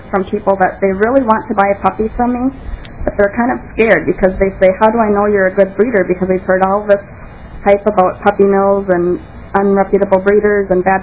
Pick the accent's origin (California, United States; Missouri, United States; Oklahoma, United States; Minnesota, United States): Minnesota, United States; Staples; I'm a breeder from Staples, Minnesota.